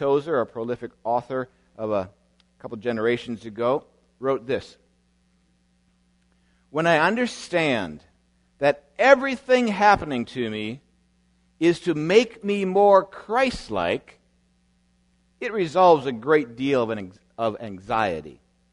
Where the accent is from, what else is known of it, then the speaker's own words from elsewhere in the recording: White Bear Lake, Minnesota, United States; When I was quite little, growing up in White Bear Lake